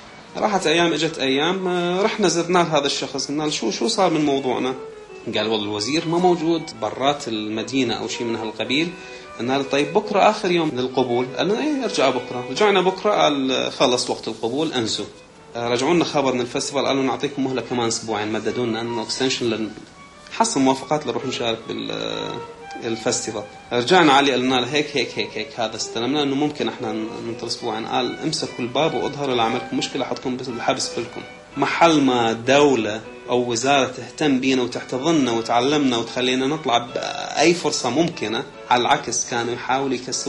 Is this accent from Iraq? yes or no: yes; Iraq; أنا عراقي